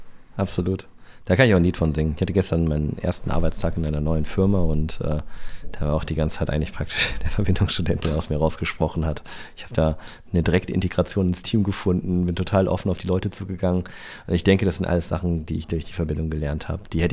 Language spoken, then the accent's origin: German; Düsseldorf, North Rhine-Westphalia, Germany; also born or lived in Aachen; ich bin ja gebürtiger Aachener. Ich bin zwar in Düsseldorf aufgewachsen